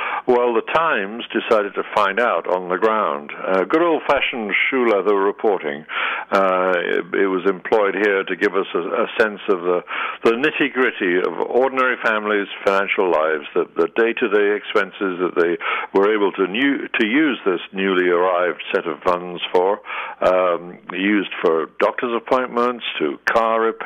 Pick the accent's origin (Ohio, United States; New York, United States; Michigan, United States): New York, United States; New York City; It's in my hometown newspaper, the New York Times.